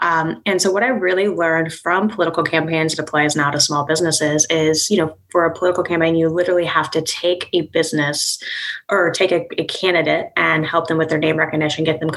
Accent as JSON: {"language": "English", "town": "Kansas City", "region": "Missouri", "country": "United States", "tie": "born or raised there", "also_born_or_lived": "Lexington", "said": "I was living in Lexington, Kentucky. I grew up in Kansas City. Okay. I'm back in Kansas City now."}